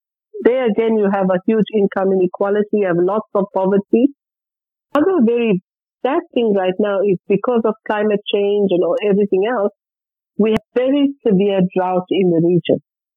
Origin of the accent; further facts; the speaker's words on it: Newcastle, KwaZulu-Natal, South Africa; also born or lived in Johannesburg / Durban; I looked at it because we lived in Johannesburg for 2 years. I'm not from Johannesburg. I'm from a rural town called Newcastle. and I went to school in Durban.